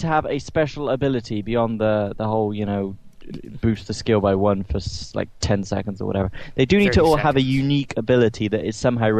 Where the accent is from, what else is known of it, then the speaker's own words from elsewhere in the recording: England, United Kingdom; also born or lived in Berlin, Germany; I'm English, goddammit. My parents were English. I've lived in English for the majority of my life. I'm English.